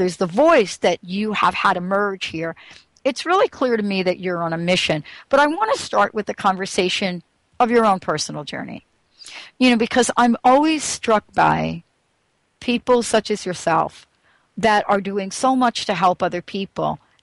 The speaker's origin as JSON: {"language": "English", "town": "New York City", "region": "New York", "country": "United States", "said": "But honestly, when I think about myself, I'm a girl from the Bronx."}